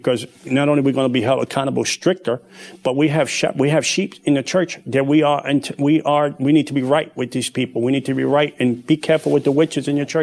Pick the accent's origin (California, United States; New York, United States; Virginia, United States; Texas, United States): New York, United States; Bronx; But it's an amazing thing that I grew up in the Bronx.